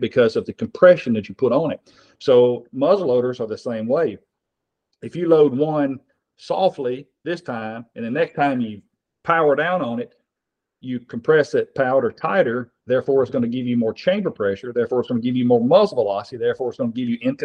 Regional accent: Nashville, Tennessee, United States; So, I'm originally from Nashville. Okay. Very humid there in the South. I have a gun range there still today, at my farm down there.

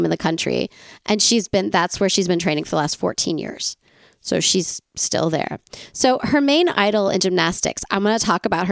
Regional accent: United States; Yeah, I'm so American.

